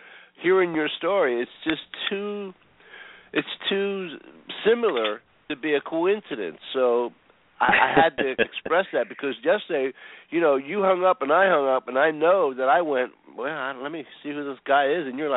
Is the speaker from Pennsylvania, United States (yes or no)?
yes; Philadelphia, Pennsylvania, United States